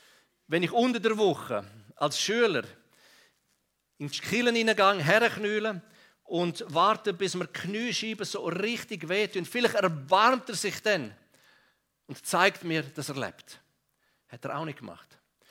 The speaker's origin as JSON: {"language": "German", "region": "Grisons", "country": "Switzerland", "tie": "born or raised there", "said": "Ich bin im Kanton Graubünden aufgewachsen."}